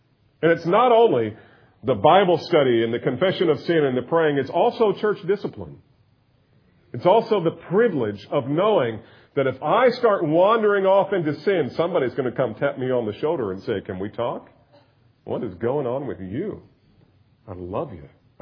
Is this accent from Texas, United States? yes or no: no; New Jersey, United States; moved away as an adult; Now, I grew up in the north. I grew up in New Jersey.